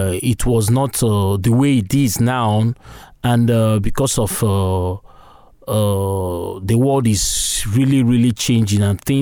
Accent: Nigeria; now in Newcastle, United Kingdom; I'm from Nigeria.

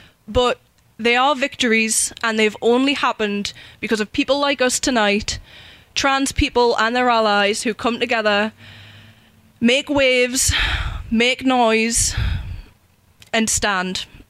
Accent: North East England, United Kingdom; I don't know if you can tell, I'm from Northumberland, I'm from a pit town, so solidarity is like a thing.

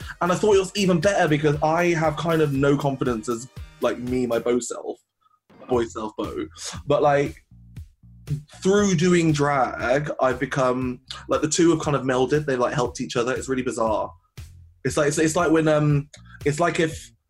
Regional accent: Birmingham, West Midlands, United Kingdom; I come from the same background as you. I'm from Birmingham.

